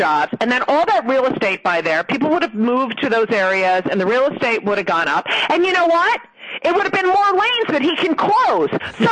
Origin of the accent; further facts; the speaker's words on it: New Jersey, United States; now in New York, United States; I grew up in New Jersey, and my family settled in New Jersey when they came here. I'm a Jersey girl. I live in New York.